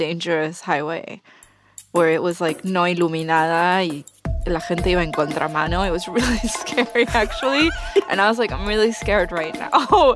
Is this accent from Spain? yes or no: no; Argentina; moved away; a causa de que el país, la Argentina, tuvo un colapso casi total, económico, político, social.